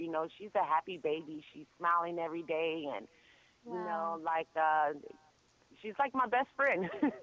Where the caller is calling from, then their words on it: Seffner, Florida, United States; I am actually calling right now from Sefner, Florida.